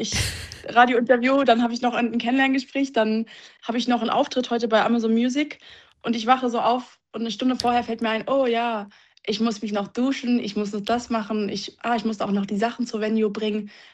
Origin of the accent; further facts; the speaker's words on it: Kassel, Hesse, Germany; Komm, sprich aus Kassel.